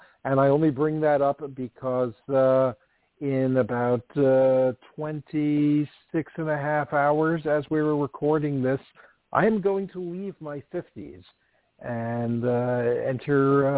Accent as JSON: {"language": "English", "country": "United States", "said": "I'm an American male who is obligated to say I've been dreading this moment"}